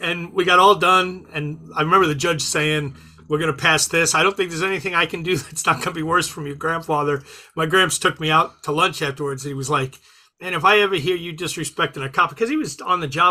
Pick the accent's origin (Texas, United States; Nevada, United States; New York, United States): New York, United States; I grew up on Long Island. I was probably about 19, going down Southern State Parkway.